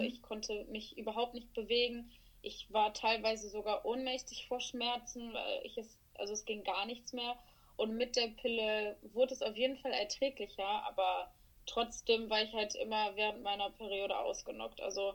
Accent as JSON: {"language": "German", "town": "Mülheim an der Ruhr", "region": "North Rhine-Westphalia", "country": "Germany", "said": "ich komme aus dem Ruhrgebiet, aus Mülheim an der Ruhr, ist eine kleine Stadt in der Nähe von Essen und Düsseldorf."}